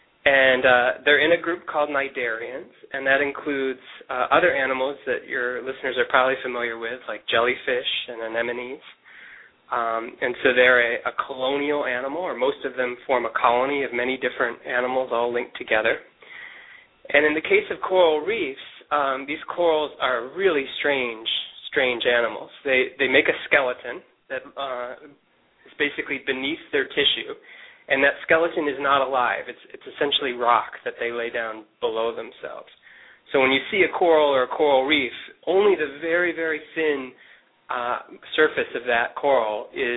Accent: Michigan, United States; I grew up in Michigan on the shores of Lake Michigan

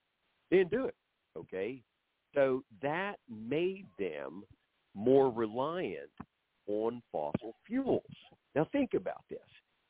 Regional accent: Ponca City, Oklahoma, United States; I grew up in Ponca City, Oklahoma, and then lived there after the Army.

